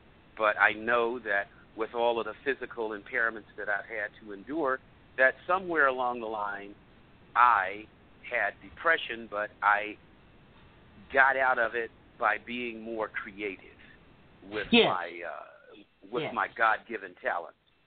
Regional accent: the South, United States; I grew up in the South, and a Pentecostal holiness.

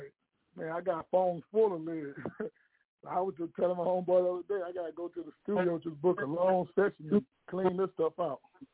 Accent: Louisiana, United States; born there; also born or lived in Philadelphia, Pennsylvania; I was born in Louisiana. Stayed in Philly.

